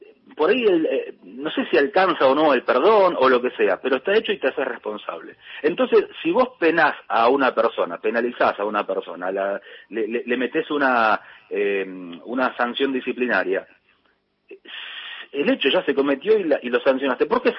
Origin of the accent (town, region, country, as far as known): Argentina